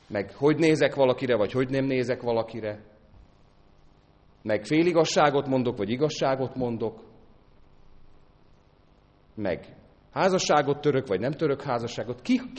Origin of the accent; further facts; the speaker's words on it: Tápiószele, Pest, Hungary; amikor gyerekkoromban Tápiószelén éltünk, akkor még volt elég sok lovaskocsi